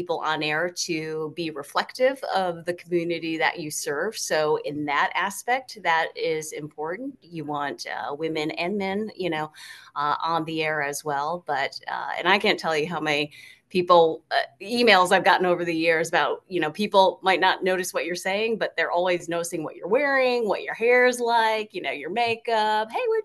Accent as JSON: {"language": "English", "region": "Michigan", "country": "United States", "said": "I'm originally from Michigan."}